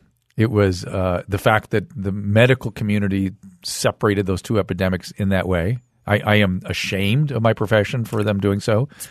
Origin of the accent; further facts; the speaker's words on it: California, United States; In Southern California.